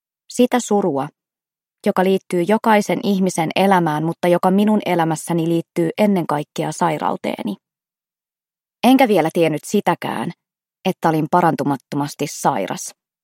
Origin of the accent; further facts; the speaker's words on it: Turku, Southwest Finland, Finland; Olen syntynyt Turussa ja opiskellut siellä ekaluokkalaisesta maisteriksi ja vielä sen jälkeenkin täydentänyt kirjallisuustieteen opintojani.